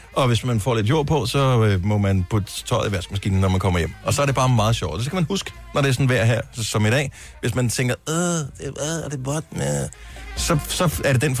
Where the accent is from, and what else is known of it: Region of Southern Denmark, Denmark